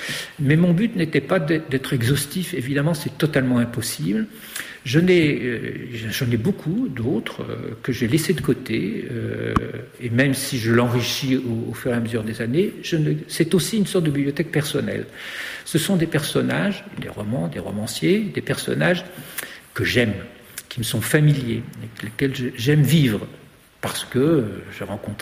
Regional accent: Paris, Île-de-France, France; born there; Simplement, moi, je suis né à Paris. Voilà, j'ai Paris dans les pieds.

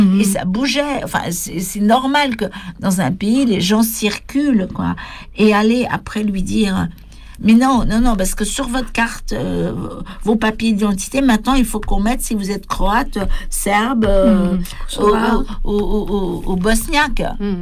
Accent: France; born there; nous qui nous disons françaises, parce qu'on est nés en France

